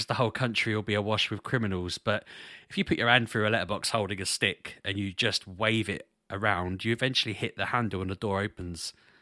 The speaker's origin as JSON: {"language": "English", "town": "Grays", "region": "East of England", "country": "United Kingdom", "tie": "born or raised there", "said": "I grew up in Grays."}